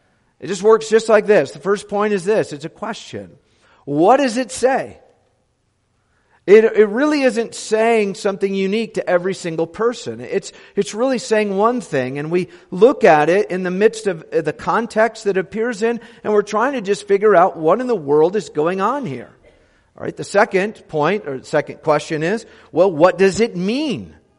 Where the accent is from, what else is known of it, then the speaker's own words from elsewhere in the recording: United States; this morning's theme is one that is, I think, largely unfamiliar to us as American evangelicals